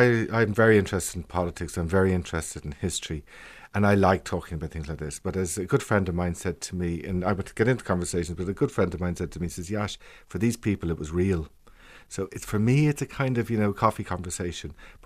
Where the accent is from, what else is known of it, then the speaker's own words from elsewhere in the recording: Dublin, Leinster, Ireland; also born or lived in Cork; now in Belgrade, Serbia; I'm from Dublin, but I actually went to university the second time in Cork, in UCC.